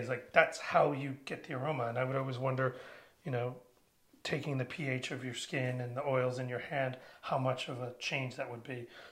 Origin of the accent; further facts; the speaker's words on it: Virginia, United States; so I grew up sailing on the Chesapeake Bay after we moved to Virginia.